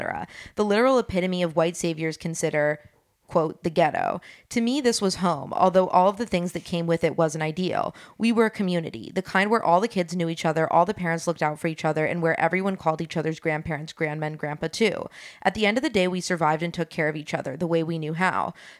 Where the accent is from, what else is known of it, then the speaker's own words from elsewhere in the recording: New York City, New York, United States; I was born and raised in New York City, the daughter of a single mother who worked in early childhood education.